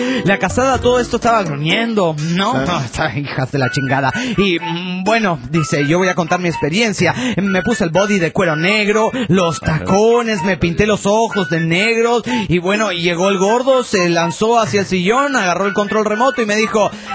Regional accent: Argentina; de Argentina.

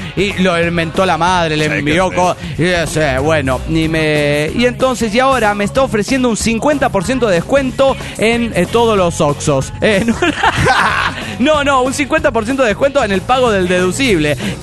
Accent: Ciudad Victoria, Tamaulipas, Mexico; now in Monterrey, Mexico; El día de hoy viajaré a Ciudad Victoria, Tamaulipas, mi ciudad natal.

